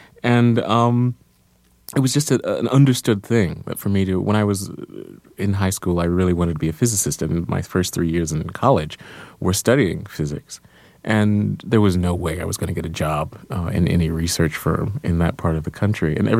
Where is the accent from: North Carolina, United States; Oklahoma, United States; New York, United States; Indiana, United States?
North Carolina, United States; because you didn't see any writers when you were growing up in Duplin County.